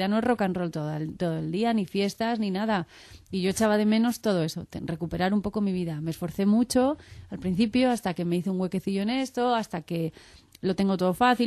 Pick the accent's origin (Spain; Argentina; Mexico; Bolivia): Spain; Cádiz, Andalusia; no me podía ir a Cádiz porque no, mi tierra no me conozco los rincones.